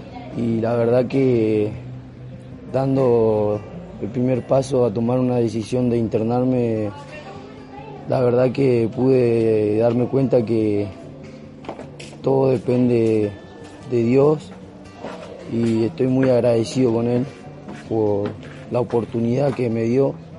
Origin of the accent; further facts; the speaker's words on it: Buenos Aires, Argentina; vengo de Buenos Aires. Estoy peregrinando por las provincias que estamos ahora. Me encuentro en Mendoza, vengo de San Juan.